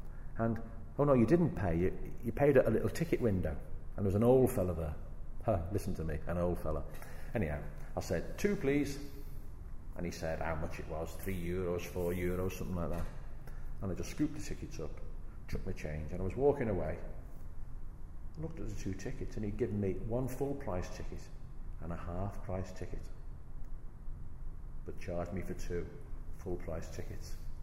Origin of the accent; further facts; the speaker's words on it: Liverpool, North West England, United Kingdom; And when I told him I was from Liverpool, he was most impressed.